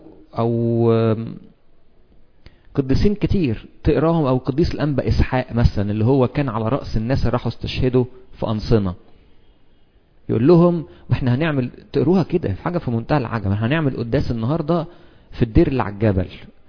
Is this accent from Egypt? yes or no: yes; Egypt; من اول ما قلنا يا استفانوس ولا ماري مرقص عندنا في مصر